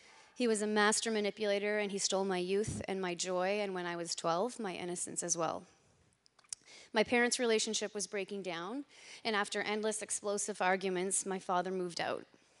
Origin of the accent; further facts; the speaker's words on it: New Brunswick, Canada; born there; I'm a grateful, restored child of God. I was born in New Brunswick as the youngest in a family of four.